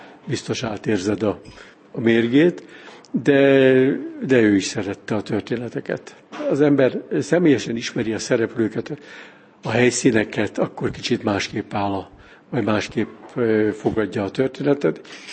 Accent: Budapest, Hungary; now in Csopak, Hungary; én is Budapestről kerültem Csopakra.

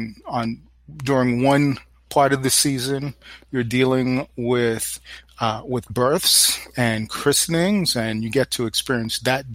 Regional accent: Brooklyn, New York, United States; And of course, growing up in Brooklyn, seeing the mean streets of Brooklyn, mm-hmm. mean streets of the ghetto

